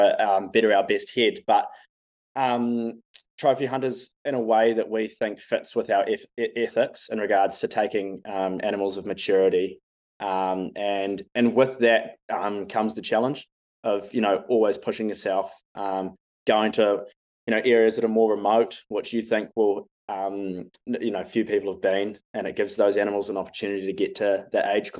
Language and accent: English; Auckland, New Zealand; Growing up in Auckland, it was pretty hard to be a hunter